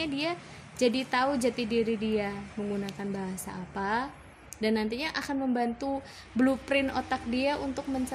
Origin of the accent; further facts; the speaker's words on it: Tangerang, Banten, Indonesia; first language Indonesian; Bahasa ibuku yang pertama itu bahasa Indonesia. Karena aku dibesarkan di Tangerang dan gak sama sekali gak ngerti bahasa